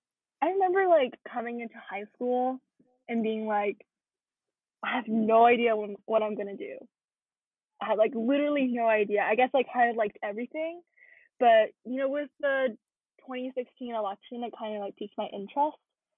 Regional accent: Maryland, United States; I come from Maryland, the middle part, the centralized part of Maryland.

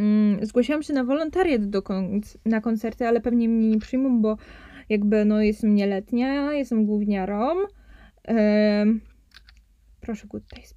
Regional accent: Poznań, Greater Poland Voivodeship, Poland; po prostu jestem poznańską pyrą

